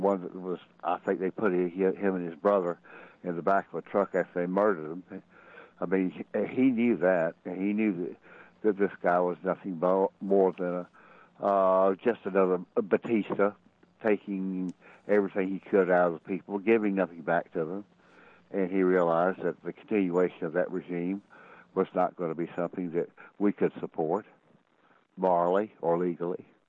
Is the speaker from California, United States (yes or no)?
no; South Carolina, United States; I'm from South Carolina. I'm from the solid South.